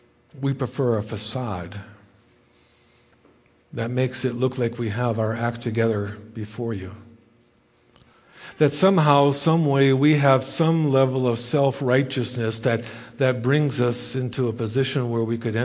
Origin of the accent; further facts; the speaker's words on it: United States; I grew up in the States, so I don't know if this is a phrase that you're familiar